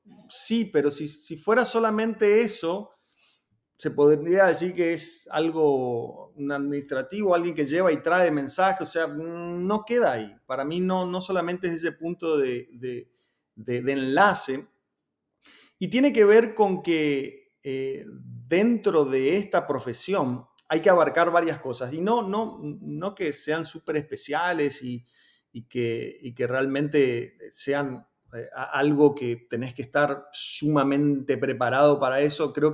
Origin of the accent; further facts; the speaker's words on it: Argentina; Somos argentinos, así que tenemos que sacar esa carta en cualquier conversación